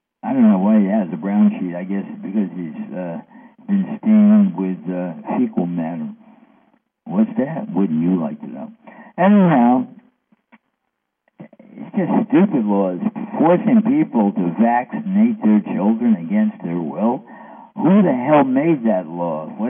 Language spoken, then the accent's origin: English; New York, United States; I'm from New York, and there's a governor in New York